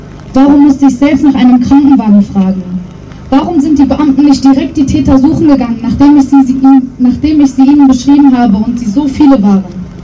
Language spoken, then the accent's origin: German; Berlin, Germany; born there; Ich bin 17 Jahre alt, gebürtige Berlinerin